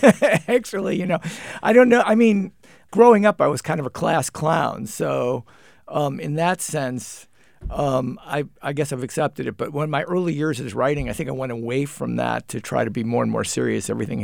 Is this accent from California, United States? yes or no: no; St. Louis, Missouri, United States; living in St. Louis, growing up in St. Louis.